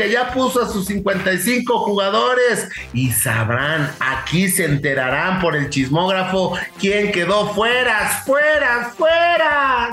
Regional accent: Puebla, Mexico; Soy poblano.

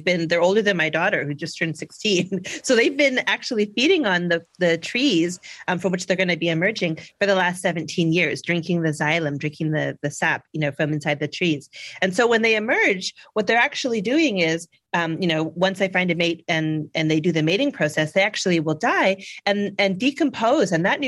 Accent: Canada; I love tree sap as a Canadian.

